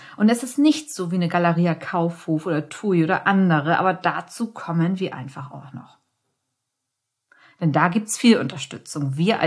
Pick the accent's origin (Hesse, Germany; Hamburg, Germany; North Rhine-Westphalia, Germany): Hamburg, Germany; Ich kenne es seit Kindertagen als Hamburgerin.